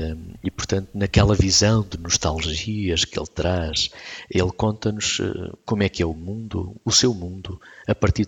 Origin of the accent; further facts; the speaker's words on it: Coimbra, Centro, Portugal; ia para o norte, portanto vinha de Lisboa para o norte, parava em Coimbra, onde nós vivíamos, onde eu ainda vivo